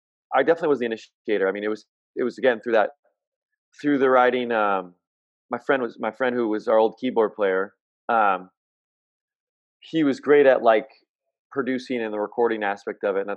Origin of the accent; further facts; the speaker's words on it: California, United States; Like, I grew up in Orange County.